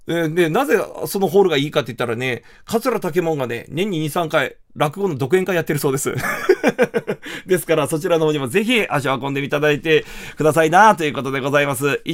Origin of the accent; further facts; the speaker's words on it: Kumamoto, Japan; 僕、生まれも育ちも熊本ですけれども、高校がですね、熊本工業っていう工業高校だったんですよ。